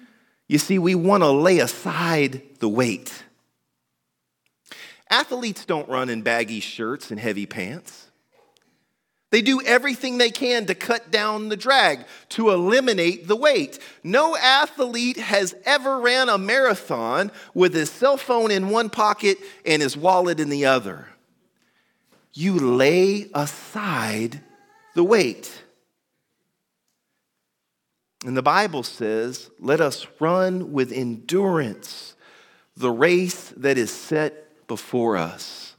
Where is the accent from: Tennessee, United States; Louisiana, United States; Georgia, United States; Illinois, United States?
Tennessee, United States; Now, I'm from Tennessee, and right next to Tennessee is Kentucky, so I'm very familiar with the Kentucky Derby.